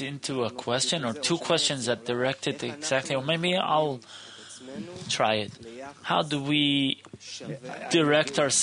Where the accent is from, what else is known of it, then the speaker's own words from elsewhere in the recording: Moldova; Good morning, everyone. Continuing this topic. I'm from Moldova.